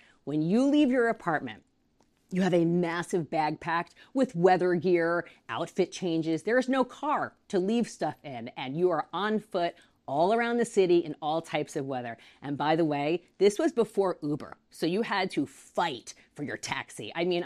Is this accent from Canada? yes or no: no; Rockland County, New York, United States; And although I'm not from New Jersey, I am from Rockland County, New York, which is about 20 minutes across the New York-New Jersey border.